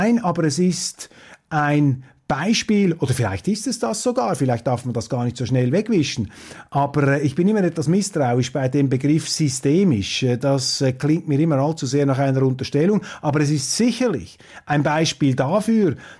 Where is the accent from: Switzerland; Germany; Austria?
Switzerland; Als Schweizer kann ich nur sagen, es ist gut, wenn man nicht im UN-Sicherheitsrat dabei ist.